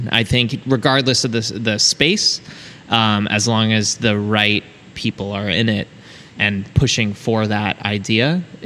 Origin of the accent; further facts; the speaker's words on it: Phoenix, Arizona, United States; I grew up in Phoenix, Arizona